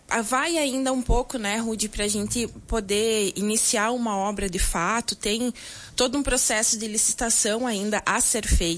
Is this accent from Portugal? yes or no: no; Lagoa Vermelha, Rio Grande do Sul, Brazil; Eu que tenho 36 anos de idade e sou daqui de Lagoa Vermelha.